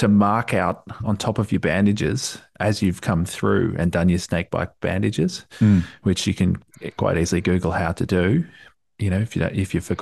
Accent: Australia; Being Australian, and being active and doing lots of camping and hiking through school, a lot of people like us have done snake bite training

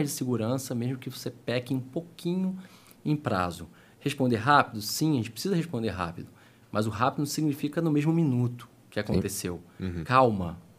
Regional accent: Rio de Janeiro, Brazil; Sou do Rio.

